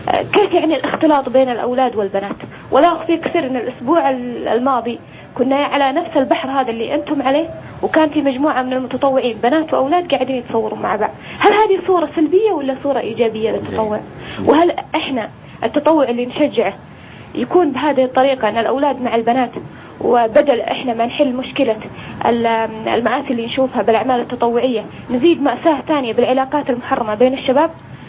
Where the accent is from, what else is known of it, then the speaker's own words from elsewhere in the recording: Saudi Arabia; مشكلتنا في الدول العربية أو بالأخص هنا عندنا في السعودية أن نحول الأشياء